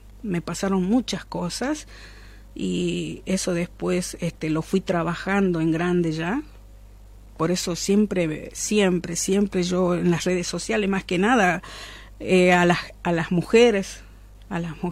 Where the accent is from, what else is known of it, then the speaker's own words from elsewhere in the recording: General Enrique Mosconi, Salta, Argentina; also born or lived in Tartagal; Yo nací y crecí en Vespucio, en Recaredo. Parte de mi infancia la pasé acá en Tartagal, cuando ya nos vinimos a vivir acá a Tartagal